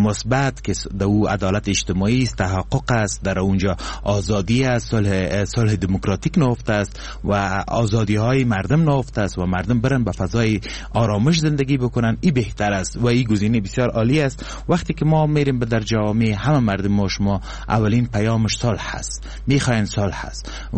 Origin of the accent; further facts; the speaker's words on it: Kabul, Afghanistan; born there; سکونت اصلی ما از لحاظ تذکره‌ای ببین من از بغلان هستم، لیکن متولد کابل هستم،